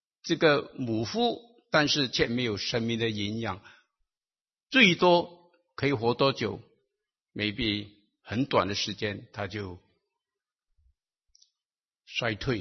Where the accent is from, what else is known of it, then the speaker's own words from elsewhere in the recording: China; 我们很少这样的用在我们中国人的概念里头